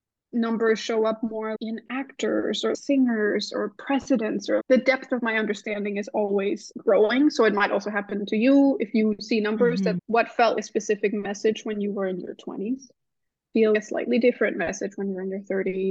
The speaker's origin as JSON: {"language": "English", "country": "Denmark", "second_language": "English", "moved": "as an adult", "lives_now": "New York, United States", "said": "because I come from Denmark originally. So I had moved continents. I was speaking a different language."}